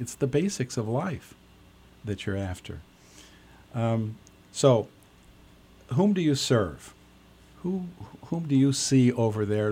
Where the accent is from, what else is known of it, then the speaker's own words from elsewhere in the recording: Evanston, Illinois, United States; I'm from Evanston.